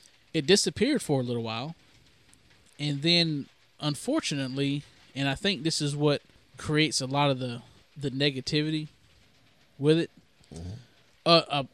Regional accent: the South, United States; the Southern, you know, we're from the South, Southern pride, we're proud of being from the South, country boys

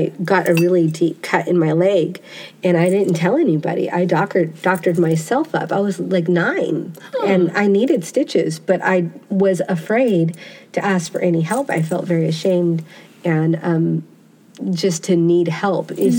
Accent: United States; that's something I realized in Wales is, oh my gosh, I really am an American. Like, I'm an American

